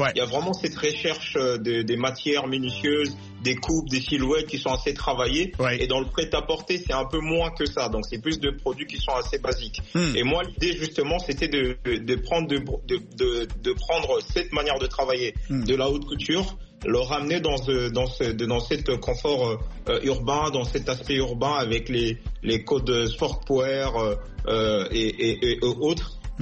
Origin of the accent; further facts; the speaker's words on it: Kinshasa, DR Congo; je suis originaire du Congo Kinshasa, donc j'ai grandi, enfin je suis né au Congo, et j'ai grandi dans une commune, dans une petite ville qu'on appelle Matongé